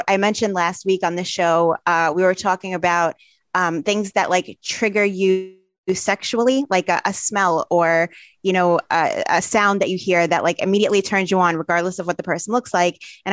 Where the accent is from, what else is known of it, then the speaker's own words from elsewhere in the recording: Brooklyn, New York, United States; accent: New York; growing up in Brooklyn, when I hear, even though I don't think to other people it's sexy, but to me, it's comforting to hear a fellow like New Yorker accent.